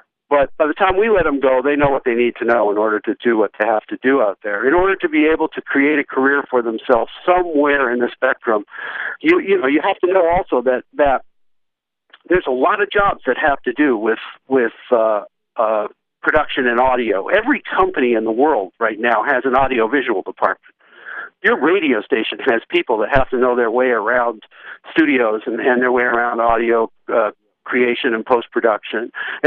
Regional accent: Toronto, Ontario, Canada; now in Tennessee, United States; I have a home in Toronto, when I talk about home, I'm talking about TO, and I'm very proud. I'm intensely proud of being a Canadian. In my studio room down in Tennessee

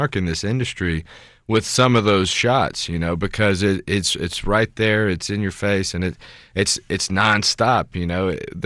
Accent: Mississippi, United States; because I grew up in Mississippi, and I've hunted my whole life, and I can handle a gun.

